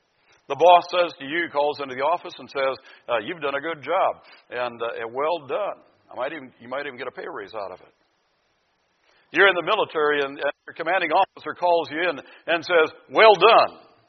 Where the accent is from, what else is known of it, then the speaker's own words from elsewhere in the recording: Pekin, Illinois, United States; also born or lived in Minnesota; I was born in Minnesota. My wife was born in Duluth. But my dad was a pastor, and by the time I was in sixth grade, we had moved to a town called Pekin, Illinois. It's right outside of Peoria.